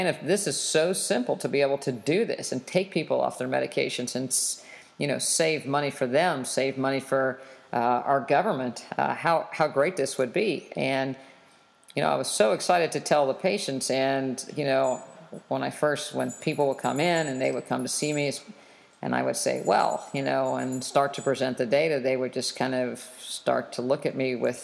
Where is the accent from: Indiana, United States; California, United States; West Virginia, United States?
West Virginia, United States; And certainly where I grew up in West Virginia